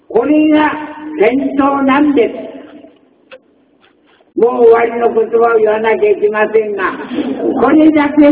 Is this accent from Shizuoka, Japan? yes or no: no; Akita, Japan; born there; 実は私秋田の生まれ